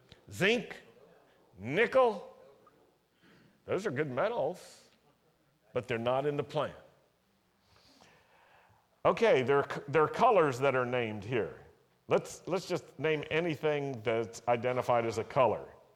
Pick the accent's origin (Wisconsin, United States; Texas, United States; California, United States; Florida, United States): Wisconsin, United States; Milwaukee; born there; Okay, I was born in Milwaukee. Do we have badgers up there?